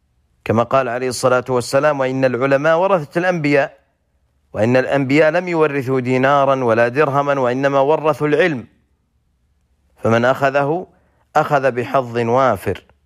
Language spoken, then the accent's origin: Arabic; Saudi Arabia; بل إن في بلادنا المملكة العربية السعودية